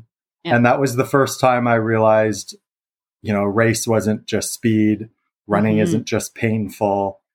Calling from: Saskatchewan, Canada; Sure. Yeah, I'm phoning from Saskatchewan. I'm a farmer out in East Central Saskatchewan.

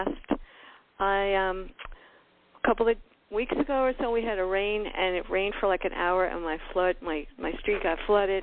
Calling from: Miami, Florida, United States

